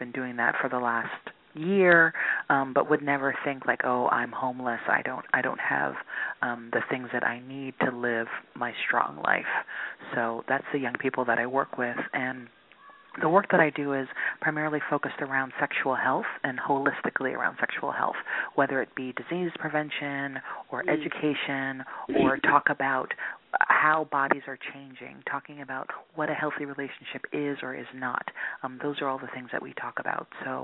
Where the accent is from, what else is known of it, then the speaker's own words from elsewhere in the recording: Queens, New York, United States; moved away as an adult; now in Washington, United States; I am based in Washington, D.C. I grew up in Queens, New York, and moved to D.C. to go to college and then decided to stay and made D.C. my home.